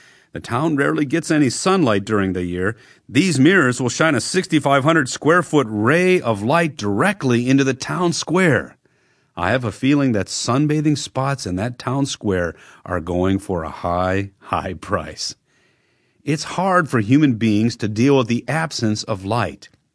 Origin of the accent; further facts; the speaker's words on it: Michigan, United States; growing up in Michigan here in the United States, the cloudy, snowy days never seem to end this time of year.